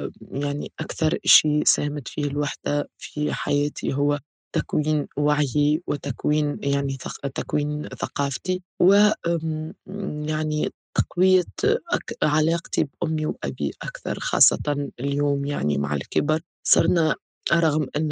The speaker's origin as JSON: {"language": "Arabic", "country": "Tunisia", "said": "بطبيعة حياتنا يعني كتونسيين في تونس"}